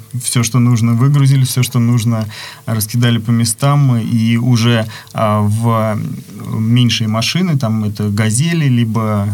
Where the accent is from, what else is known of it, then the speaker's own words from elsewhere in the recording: Vladimir, Vladimir Oblast, Russia; и я из Владимира.